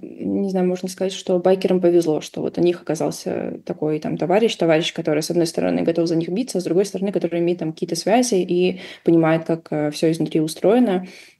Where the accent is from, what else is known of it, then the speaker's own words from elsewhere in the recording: Caucasus, Russia; Я с Кавказа, я ингушка